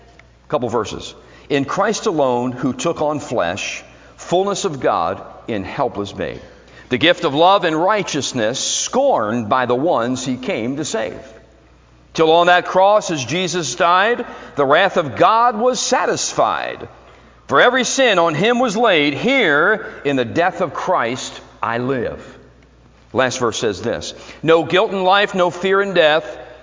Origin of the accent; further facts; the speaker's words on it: Philadelphia, Pennsylvania, United States; Hey, I'm from Philadelphia, the city that's got your back.